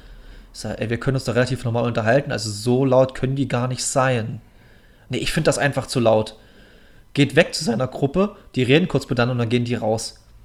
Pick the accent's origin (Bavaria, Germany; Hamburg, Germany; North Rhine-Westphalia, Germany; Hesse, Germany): Bavaria, Germany; Munich; in München unten, in meiner alten Heimat